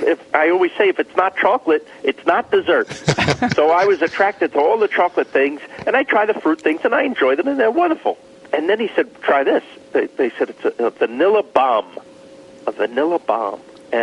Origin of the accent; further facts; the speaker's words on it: New York, United States; I was born and raised in New York